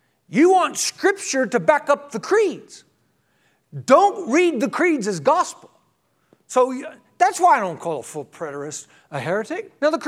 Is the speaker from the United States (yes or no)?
yes; United States; I'm an American. I understand what it means to be a patriot. I love America.